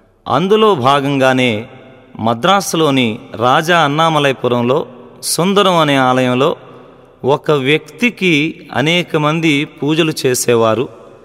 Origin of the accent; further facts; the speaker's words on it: Eluru, Andhra Pradesh, India; నేను హైందవ కుటుంబంలో పుట్టి పెరిగాను. ఊరు పశ్చిమ గోదావరి జిల్లా ఏలూరు.